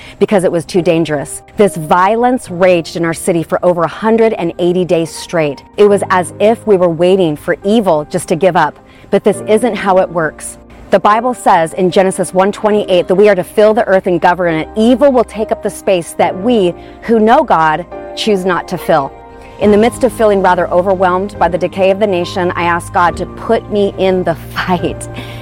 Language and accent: English; Portland, Oregon, United States; In 2021, my hometown of Portland, Oregon was being destroyed.